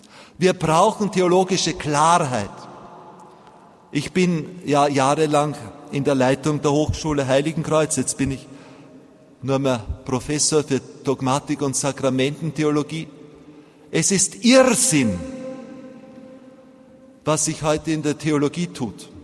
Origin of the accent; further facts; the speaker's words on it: Vienna, Austria; Ich bin ein Wiener. Als ich dort geboren worden bin, gab es 89% Katholiken.